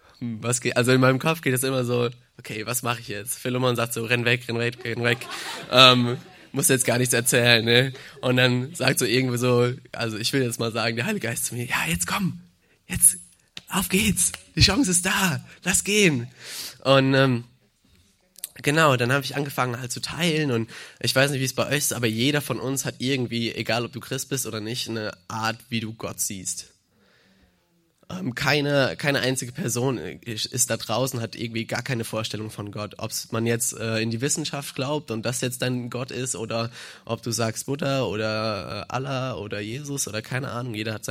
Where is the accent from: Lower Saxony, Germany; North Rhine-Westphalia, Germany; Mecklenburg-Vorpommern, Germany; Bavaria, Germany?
Bavaria, Germany; Munich; Ich bin aus München, ich bin 19.